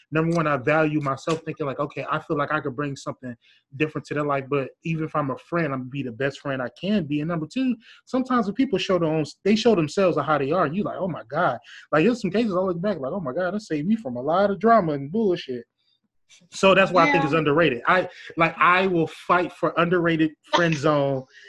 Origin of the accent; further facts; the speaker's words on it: Milwaukee, Wisconsin, United States; I grew up in Milwaukee where you need to know how to talk about people.